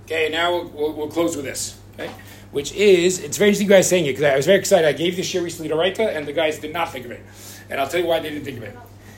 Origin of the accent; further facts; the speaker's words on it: Manhattan, New York, United States; I grew up in Manhattan.